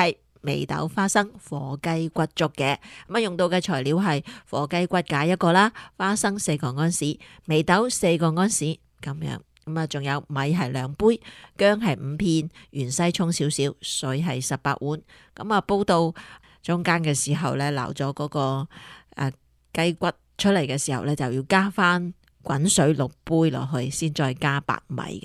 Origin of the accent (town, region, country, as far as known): Guangdong, China